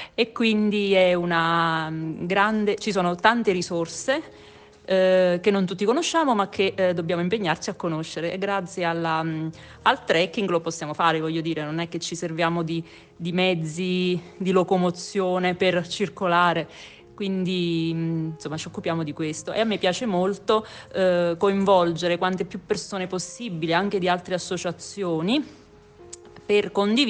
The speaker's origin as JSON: {"language": "Italian", "region": "Campania", "country": "Italy", "said": "sono campana"}